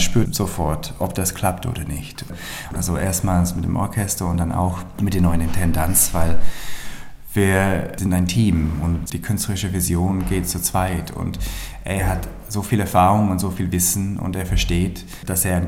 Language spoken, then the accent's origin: German; England, United Kingdom; German is a second language; now in Germany; Und meine Frau ist Norwegerin und ich bin Engländer und in Deutschland Kindergarten